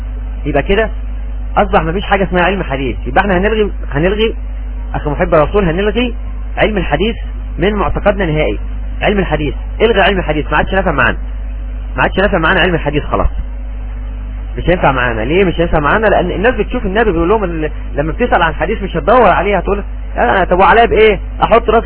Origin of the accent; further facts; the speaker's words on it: Egypt; عندنا في مصر مثل بيقول كده